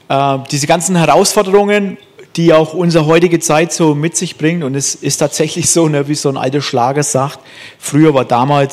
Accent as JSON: {"language": "German", "region": "Bavaria", "country": "Germany", "said": "Ich komme ja aus dem Frankenland. Da war ich 8 Jahre Soldat gewesen"}